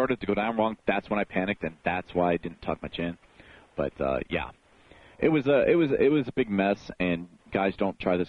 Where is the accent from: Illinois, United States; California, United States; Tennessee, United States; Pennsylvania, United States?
Illinois, United States; Chicago; I am from Chicago, in the Chicago area, and I grew up in a bad neighborhood